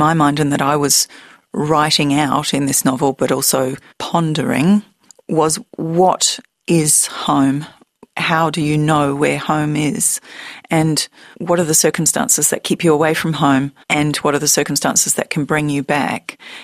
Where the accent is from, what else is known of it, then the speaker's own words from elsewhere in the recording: Perth, Western Australia, Australia; I grew up in Perth, in fact, Cottesloe Beach.